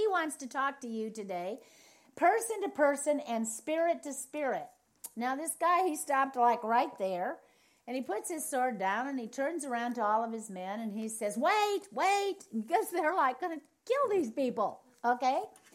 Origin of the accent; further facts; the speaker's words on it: United States; I'm American, I'm Caucasian, I'm Christian, I'm female, for God's sakes, and a prophet.